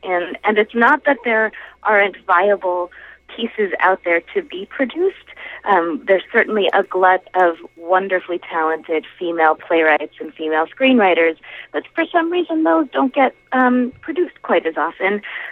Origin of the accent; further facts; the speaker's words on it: Massachusetts, United States; I'm from Massachusetts and went to take some classes